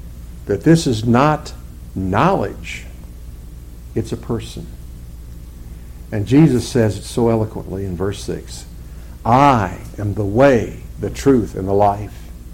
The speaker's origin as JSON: {"language": "English", "town": "Cochise", "region": "Arizona", "country": "United States", "tie": "born or raised there", "said": "there was a family I grew up with in Cochise, 7 boys, biggest bunch of rednecks you ever met in your life."}